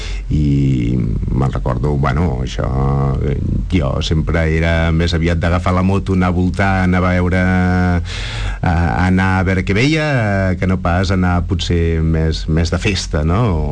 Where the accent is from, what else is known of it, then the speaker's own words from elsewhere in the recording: Barcelona, Catalonia, Spain; now in Montseny, Spain; de petit vivia a Barcelona, o mal vivia a la ciutat, com deia l'anunci aquell, no? I clar, tants anys a Barcelona, tan aviat com vaig tenir ocasió, vaig marxar de Barcelona, no? I ara visc al Montseny.